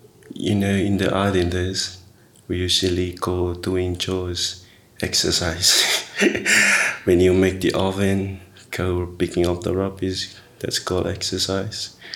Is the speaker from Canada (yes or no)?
no; Apia, Tuamasaga, Samoa; I grew up in Upolu, in the capital of Samoa, Apia. There's a small village in Apia called Palisi.